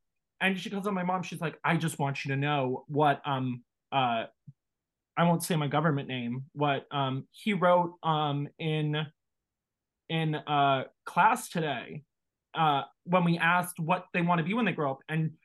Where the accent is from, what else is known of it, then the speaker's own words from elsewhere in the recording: New York, United States; But yeah, growing up in New York was weird.